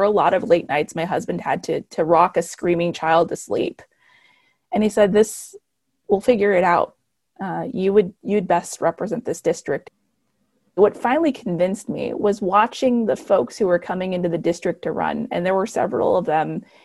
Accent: El Paso, Texas, United States; born there; I was born in El Paso, Texas, to a Mexican mom

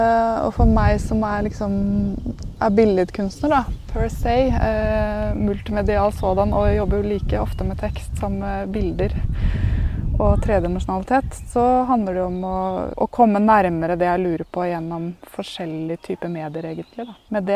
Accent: Askim, Østfold, Norway; fordi de har skjønt at jeg født og oppvokst i Askim

